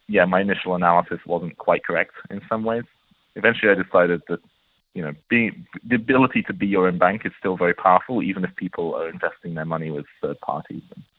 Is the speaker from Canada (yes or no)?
no; United Kingdom; now in Zurich, Switzerland; I'm a British software developer who has been working on Bitcoin now since the second half of 2010.